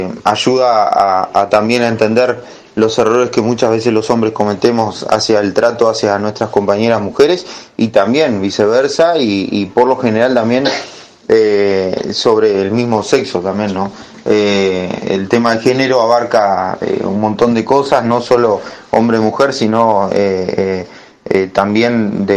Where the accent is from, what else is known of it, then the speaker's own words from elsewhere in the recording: Artigas, Uruguay; soy de Artigas, y sobre lo que fue la experiencia para mí como hombre